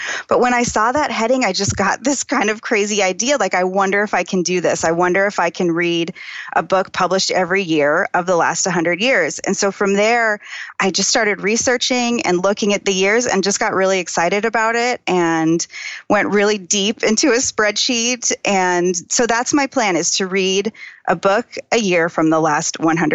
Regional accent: Phoenix, Arizona, United States; When I was a kid, so I grew up in Phoenix, and I don't know if you have been to Phoenix in the summer, but it is terrible.

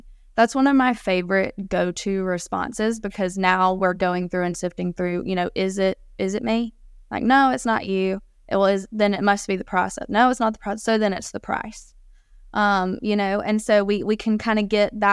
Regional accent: the South, United States; I'm from the South

